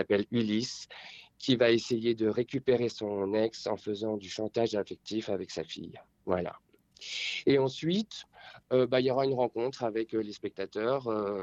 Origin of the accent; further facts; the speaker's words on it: Strasbourg, Grand Est, France; je suis originaire de Strasbourg, enfin d'Alsace